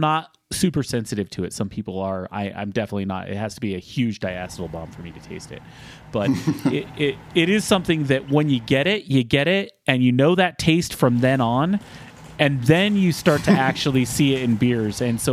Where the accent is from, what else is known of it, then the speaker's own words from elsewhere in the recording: Utah, United States; I'm originally from Utah, and homebrewing wasn't legal until the mid-2000s.